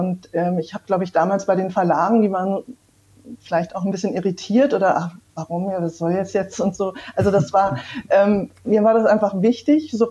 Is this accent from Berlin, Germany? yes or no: yes; Berlin, Germany; Ich bin aufgewachsen in Berlin, in West-Berlin. Sehr behütet und hatte eine wunderschöne Kindheit. Mit meinen Eltern und meiner Oma in einem Haus.